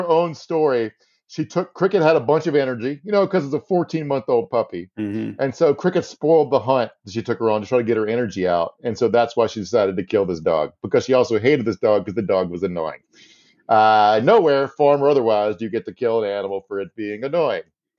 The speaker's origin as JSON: {"language": "English", "town": "Buckingham", "region": "Virginia", "country": "United States", "tie": "born or raised there", "said": "when I grew up in Buckingham, Virginia"}